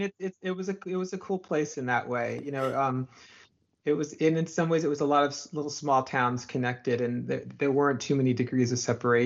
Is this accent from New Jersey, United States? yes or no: yes; West Long Branch, New Jersey, United States; where I grew up in West Long Branch, which was next to Long Branch, and Long Branch had a pier.